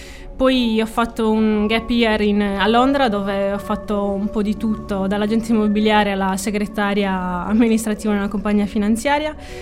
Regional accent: Sassari, Sardinia, Italy; ho 27 anni e sono di Sassari.

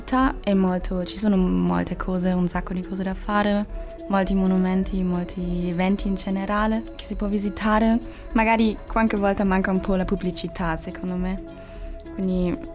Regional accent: Germany; Italian is a second language; now in Cagliari, Italy; Vengo dalla Germania.

